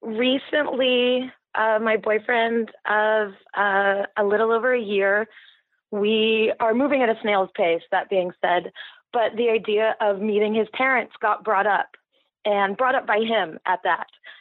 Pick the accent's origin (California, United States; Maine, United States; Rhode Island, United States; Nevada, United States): California, United States; He's from Philadelphia and I'm from Southern California.